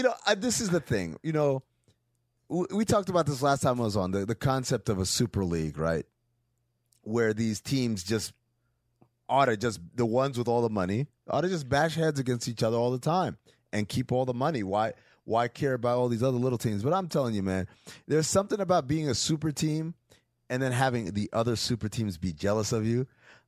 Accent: New York, United States; I grew up in New York. I'm a Knicks fan.

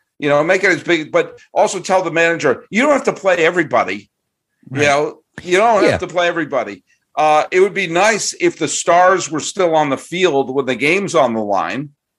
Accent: New England, United States; now in New York City, United States; I grew up in New England as a kid, but I lived many, many years in New York City.

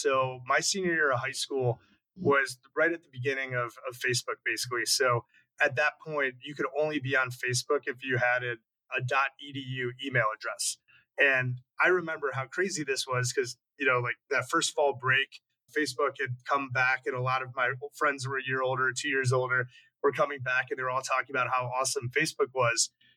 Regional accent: Glenview, Illinois, United States; I grew up in Glenview, which is just north of Chicago.

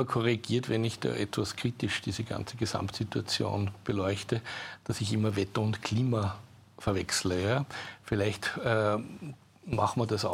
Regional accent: Steinbach am Attersee, Upper Austria, Austria; ich komme aus Steinbach am Attersee

